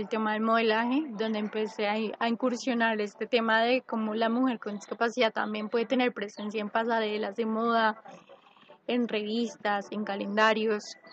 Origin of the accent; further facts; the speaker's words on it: Bogotá, Bogotá Capital District, Colombia; now in Palmira, Colombia; Soy de Bogotá, actualmente vivo en Palmira, Valle del Cauca.